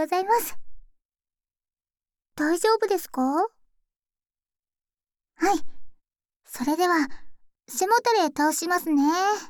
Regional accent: Hiroshima, Japan; 私は広島です。広島のちょっと奥の方なので、ほとんど島根みたいな感じです。

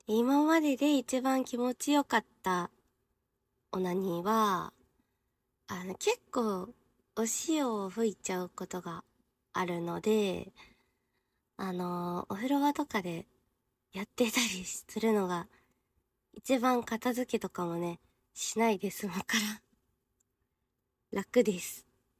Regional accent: Chiba, Japan; 出身地は千葉県出身です。

